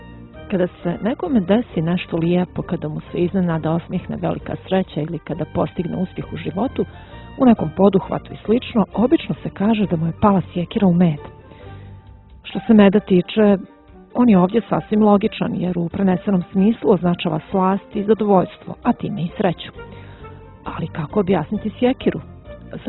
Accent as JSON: {"language": "Serbian", "country": "Montenegro", "said": "Ovdje kod nas u Crnoj Gori napadnuto je i samo ime jezika."}